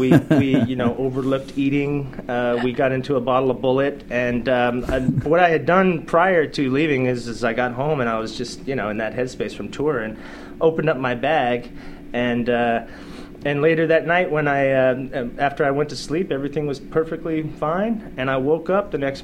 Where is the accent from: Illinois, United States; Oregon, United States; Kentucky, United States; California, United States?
California, United States; Los Angeles; Nashville is so small. I mean, I grew up in Los Angeles, so going to Nashville is, everything is really